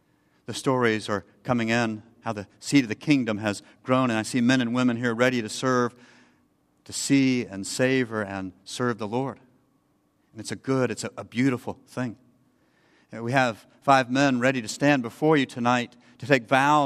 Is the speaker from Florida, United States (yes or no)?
yes; Florida, United States; I grew up in Florida on the coast. And where I live, the coast of Florida has just a sandy bottom.